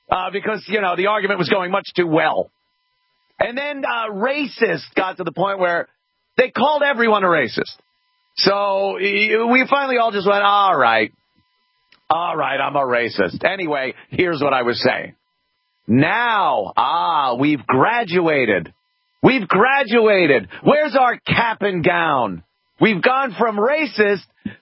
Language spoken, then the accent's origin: English; New York, United States; I remember this my entire life growing up in New York, seeing Donald Trump as a public figure.